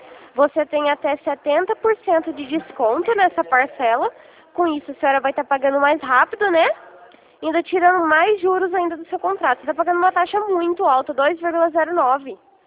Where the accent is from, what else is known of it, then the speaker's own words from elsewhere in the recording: Rio Claro, São Paulo, Brazil; eu sou aqui de Rio Claro mesmo, tá?